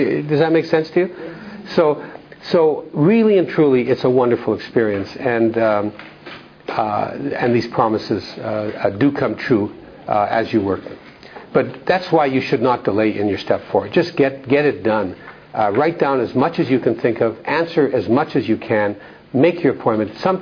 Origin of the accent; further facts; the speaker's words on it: Canada; now in Denmark; Growing up in Canada, not in Denmark, and I sometimes feel a little embarrassed talking about some things.